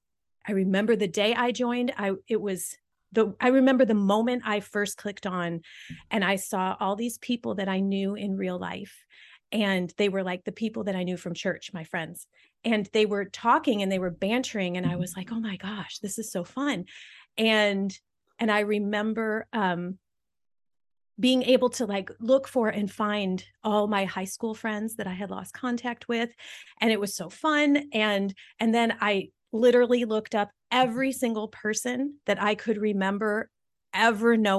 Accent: Toledo, Ohio, United States; now in Jacksonville, United States; I grew up in Toledo, Ohio.

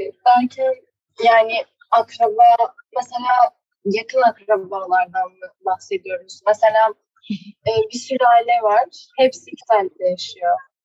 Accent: Kastamonu, Turkey; mesela ben Kastamonu'luyum.

